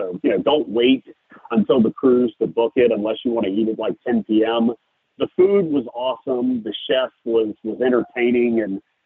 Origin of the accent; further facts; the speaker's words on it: Louisiana, United States; And you know, I grew up in Louisiana, so I just love food.